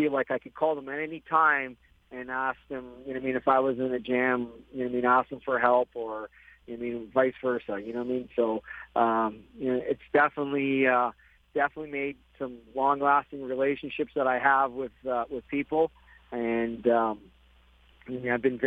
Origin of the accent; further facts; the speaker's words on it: Canada; Growing up in Canada, it's the race that everybody kind of wants to win.